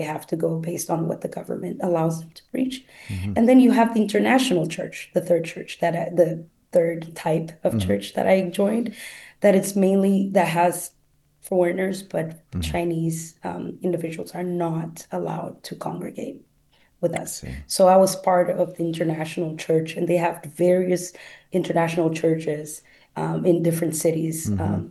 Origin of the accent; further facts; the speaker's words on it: Guinea-Bissau; English is a second language; now in Chicago, United States; I was born and raised in Guinea-Bissau, West Africa, a Portuguese-speaking country.